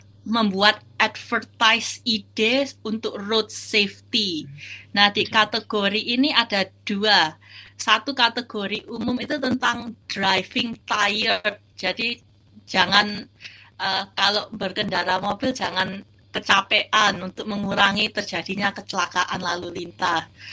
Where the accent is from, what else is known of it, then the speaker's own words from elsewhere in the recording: Surabaya, East Java, Indonesia; now in Melbourne, Australia; Saya dari Surabaya, saya ke Melbourne ini untuk belajar animasi dari RMIT